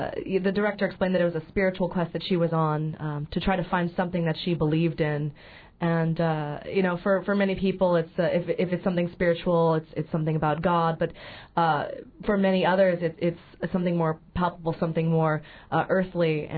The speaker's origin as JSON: {"language": "English", "town": "Houston", "region": "Texas", "country": "United States", "also_born_or_lived": "New York City", "moved": "as an adult", "lives_now": "Juneau, United States", "said": "Yes, I'm from Houston, Texas. And when I graduated from college back in 2006, I moved to New York City."}